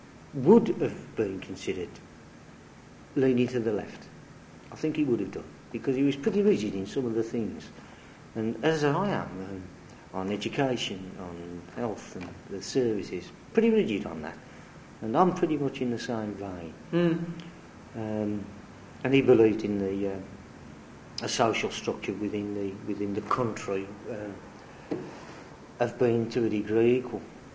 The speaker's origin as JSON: {"language": "English", "town": "Birmingham", "region": "West Midlands", "country": "United Kingdom", "tie": "born or raised there", "said": "Well, Sparkbrook we lived, and as far as I'm concerned, I lived there all my life until I got married. Basically a working class background."}